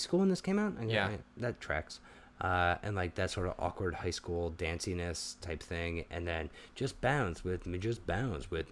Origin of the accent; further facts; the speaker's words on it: South Carolina, United States; I grew up in South Carolina and was always like a very contrarian kid.